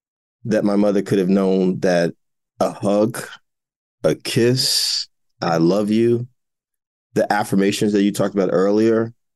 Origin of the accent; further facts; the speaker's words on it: Jersey City, New Jersey, United States; I got a whole system, a Yael Van Zandt, in place for my mother in my hometown of Jersey City.